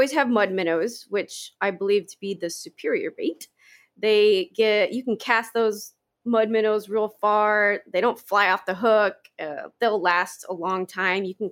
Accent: Miami, Florida, United States; Well, I'm actually from Miami, Florida, where fishing's really common.

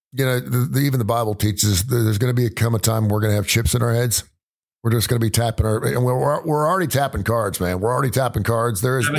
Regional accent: United States; And I'm like, listen, I'm an American. I'm a patriot.

